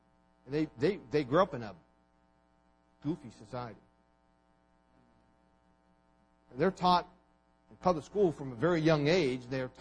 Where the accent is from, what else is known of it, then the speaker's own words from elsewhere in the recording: Mississippi, United States; Okay, for a big chunk of my life, I grew up in Mississippi.